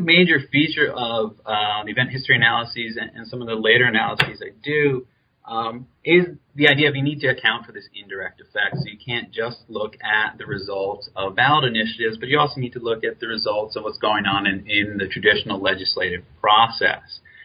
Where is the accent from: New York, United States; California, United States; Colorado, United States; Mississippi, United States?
New York, United States; like my home state here in New York